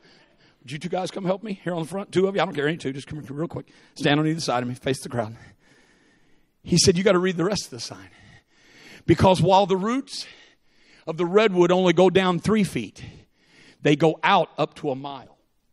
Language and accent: English; Illinois, United States; Now, I grew up in the Midwest. I'm from Southern Illinois.